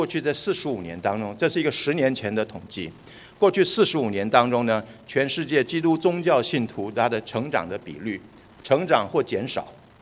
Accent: Argentina; moved away as an adult; also born or lived in Taiwan; now in United States; 我是在台湾出生的，我在小的时候，我13岁那年，我们全家移民到南美洲，我在阿根廷长大，所以我在阿根廷读中学和读大学。大学毕业以后有机会到美国来念研究所，以后呢就在美国就留下来。

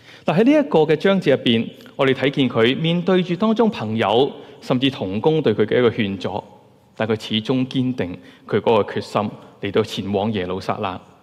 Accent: China; 我们中国人呢就有个谚语叫做什么呢？吹吉避凶

